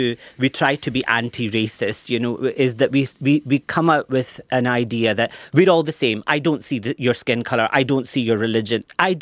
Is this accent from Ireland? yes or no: no; Pakistan; I am Pakistani